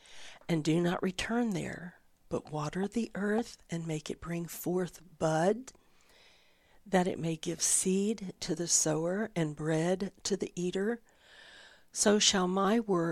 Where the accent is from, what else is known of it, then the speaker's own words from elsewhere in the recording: Florida, United States; also born or lived in California; I grew up in Florida and Southern California. And I moved here quite a few years ago for the four seasons.